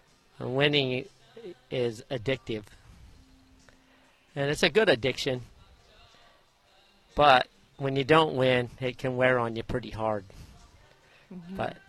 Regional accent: Pocatello, Idaho, United States; born there; I was born in Pocatello, Idaho, and I worked in a bakery as a kid and washed dishes, raced dirt bikes, drag race cars.

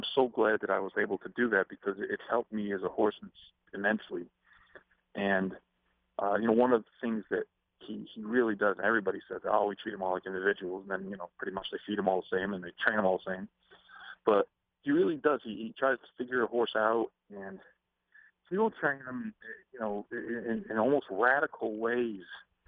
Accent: New York, United States; who, you know, was growing up in New York, you always kind of revered him

